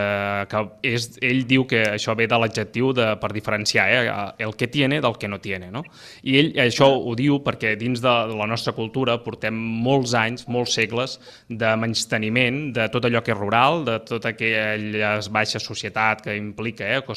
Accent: Catalonia, Spain; tant l'Anna com jo som conquencs, som gent de la Conca de Barberà i, per tant, gent del territori.

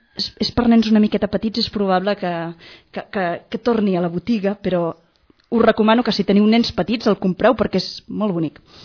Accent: Barberà de la Conca, Catalonia, Spain; sóc de Barberà de la Conca

